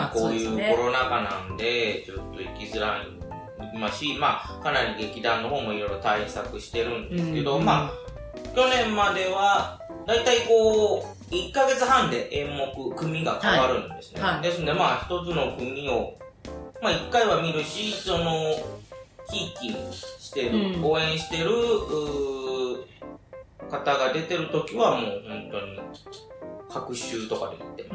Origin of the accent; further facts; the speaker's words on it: Shikoku, Japan; 地元は四国なんですけど、まあ、四国からその兵庫県宝塚までよく見に行ってましたね。